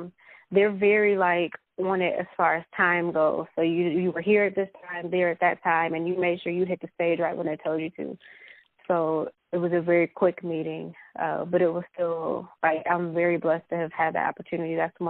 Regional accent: Inkster, Michigan, United States; also born or lived in Farmington Hills; I am not from Detroit. I'm from Michigan. Mm-hmm. I grew up in Inkster, mm-hmm. and then my parents moved us to Farmington Hills when I started middle school.

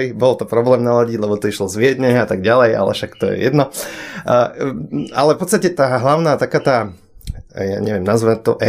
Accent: Piešťany, Trnava Region, Slovakia; u nás v Piešťanoch sa dalo chytiť E-Dry.

